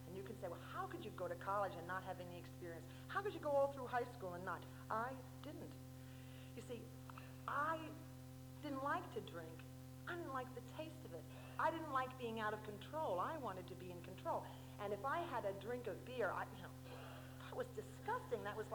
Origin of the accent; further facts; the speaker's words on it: New York City, New York, United States; I was born and raised in Brooklyn. And, that's New York for those who don't know where Brooklyn is.